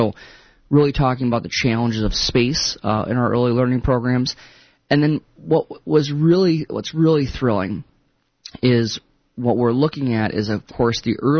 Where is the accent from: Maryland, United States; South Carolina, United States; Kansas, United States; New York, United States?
New York, United States; I think a lot of people know that I grew up in New York, and I went to my undergraduate work I did at St. John's in Queens in New York City.